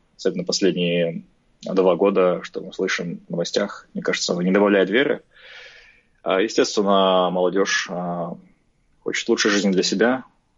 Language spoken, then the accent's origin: Russian; Kazakhstan; Мы же, казахи, привыкли к потрясениям